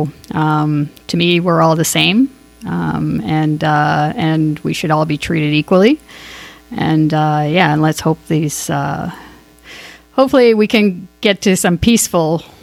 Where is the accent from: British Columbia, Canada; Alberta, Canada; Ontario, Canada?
Ontario, Canada; Scarborough; I mean, I grew up in Scarborough, so I've always had friends that were of all nationalities, basically.